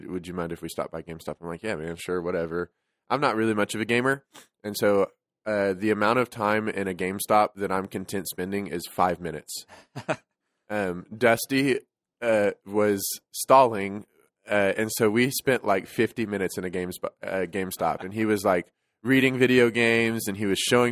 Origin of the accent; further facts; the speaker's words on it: San Antonio, Texas, United States; So I grew up in San Antonio, Texas.